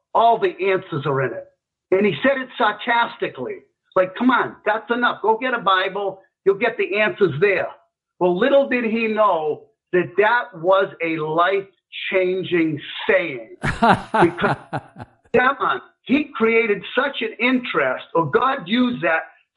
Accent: Worcester, Massachusetts, United States; By the way, I grew up in Worcester, Massachusetts, which is the second most populated city in New England.

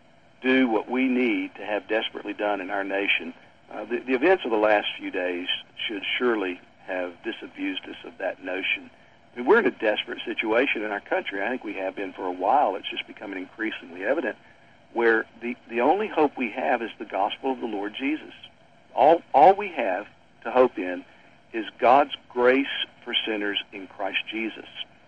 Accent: Beaumont, Texas, United States; I'm a child of the 60s and 70s, and in my hometown of Beaumont, Texas, lived through race riots and just all kinds of racial strife

